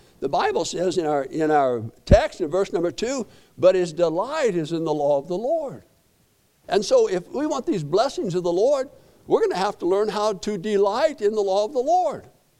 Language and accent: English; Colorado, United States; I gave him my passport said I was from Colorado.